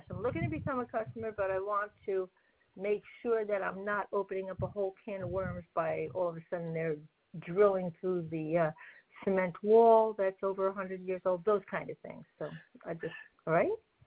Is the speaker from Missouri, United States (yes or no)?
no; Rhinebeck, New York, United States; I'm from Rhinebeck, New York, on Livingston Street.